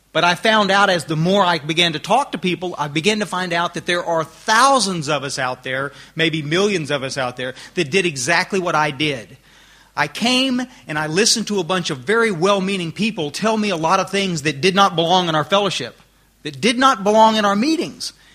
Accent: Texas, United States; I used to think as a Texan I was pretty tough, but you know what? I'm the biggest wussy that ever crawled out of Texas.

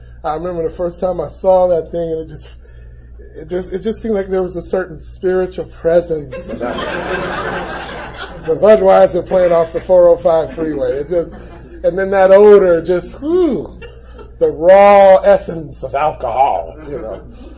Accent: Los Angeles, California, United States; I was born in Los Angeles, California. I'm from L.A. Don't I look like it?

